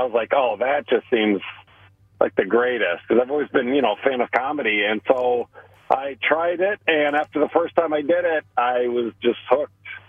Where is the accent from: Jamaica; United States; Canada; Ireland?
United States; Nebraska; I think you might be looking at the feature because I am from Nebraska.